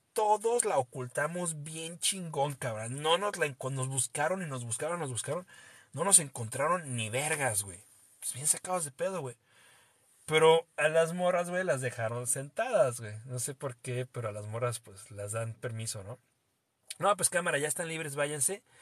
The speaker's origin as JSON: {"language": "Spanish", "country": "Mexico", "said": "me caga, güey, que somos así los mexicanos."}